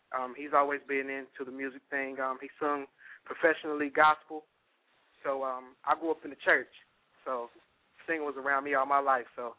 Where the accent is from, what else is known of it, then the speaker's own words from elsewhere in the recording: Goldsboro, North Carolina, United States; me and Fantastic are from Goldsboro.